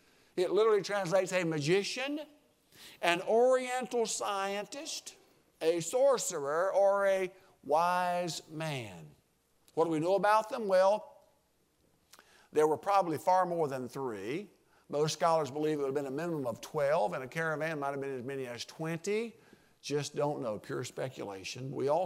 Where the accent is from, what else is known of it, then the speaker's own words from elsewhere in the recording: Sandy Springs, United States; I grew up in Sandy Springs, and on a good day, there might have been 500 people that lived in Sandy Springs. Very rural area, no streetlights.